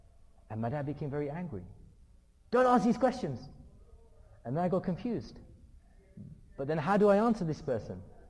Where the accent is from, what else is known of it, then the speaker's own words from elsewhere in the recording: United Kingdom; But when I was younger, and at school, and growing up in the United Kingdom, once I was asked the question, why are you Muslim? And I said, because I believe in Islam.